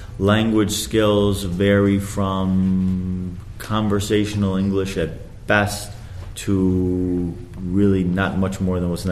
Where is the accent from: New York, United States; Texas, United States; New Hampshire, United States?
New York, United States; Syracuse; now in Buffalo, United States; I'm originally from Syracuse, New York, which is remarkably a hotbed of martial arts.